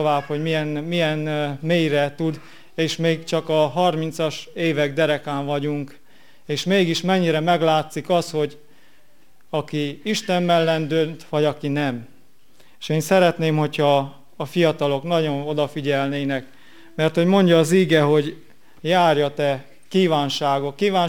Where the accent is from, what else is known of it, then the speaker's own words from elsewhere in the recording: Crasna, Sălaj, Romania; otthon eltölthessek Krasznán, és nagyon jól éreztem magam, és nagyon jó volt ismét a régi dombokat és fákat látni, amit felnőttem.